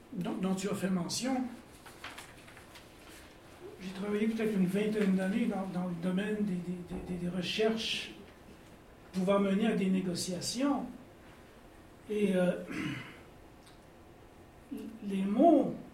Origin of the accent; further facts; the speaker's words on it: Canada; Moi, je parle en tant que Canadien aussi, là.